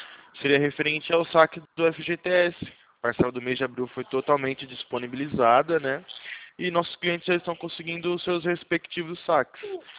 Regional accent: São Carlos, São Paulo, Brazil; Eu sou aqui de São Carlos, mas a gente atende o Brasil todo, né?

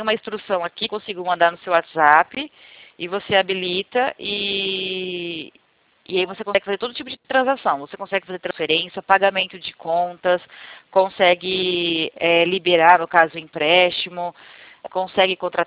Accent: São Paulo, Brazil; Não, eu não sou do Tatuapé, eu sou de São Paulo.

